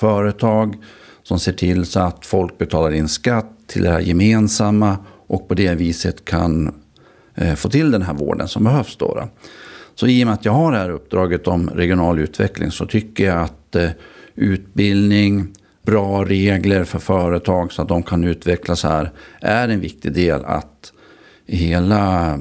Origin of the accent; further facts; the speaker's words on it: Lillhärad, Västmanland County, Sweden; Jag brukar säga att jag är en sån här urtypisk centerpartist, uppfödd på landet, engagerad mig tidigt i det ungdomsförbund som fanns i Lillhära där jag är född.